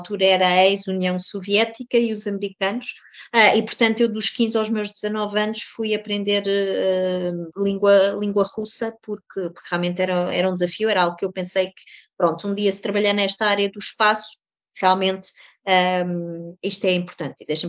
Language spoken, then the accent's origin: Portuguese; Portugal; moved away as an adult; also born or lived in Netherlands; eu saí porque eu saí de Portugal, porque queria fazer astrobiologia para fora de Portugal.